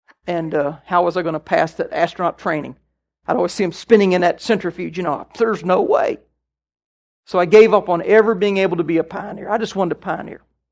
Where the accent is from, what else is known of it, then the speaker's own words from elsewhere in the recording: Kansas, United States; I was raised in Kansas when I was young, and in Kansas they always talked about the pioneers that settled the West, you know.